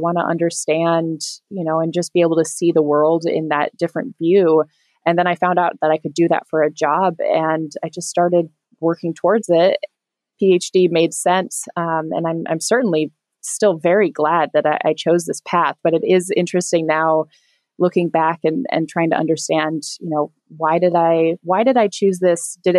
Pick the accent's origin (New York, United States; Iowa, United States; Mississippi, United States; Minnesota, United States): Iowa, United States; My mom was in corporate banking growing up in the Midwest. I grew up in Iowa